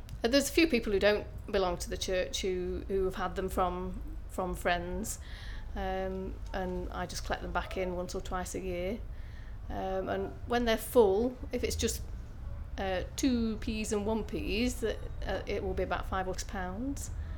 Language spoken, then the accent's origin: English; Newcastle-under-Lyme, West Midlands, United Kingdom; I'm 54 years old and I come from Newcastle-under-Lyme in Staffordshire on the edge of the Potteries.